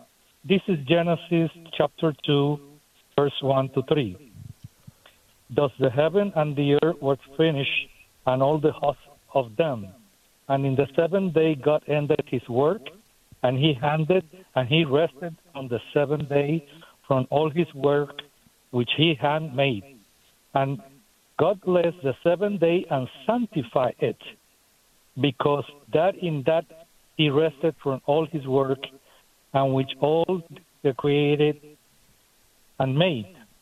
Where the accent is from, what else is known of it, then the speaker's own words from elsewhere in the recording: Puerto Rico; also born or lived in Kentucky; I was born in Kentucky, but raised in Puerto Rico.